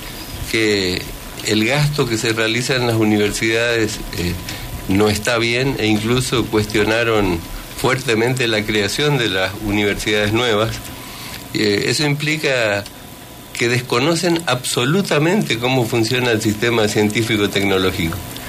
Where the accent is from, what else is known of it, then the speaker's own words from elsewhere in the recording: Argentina; nos tiene que enorgullecer como argentinos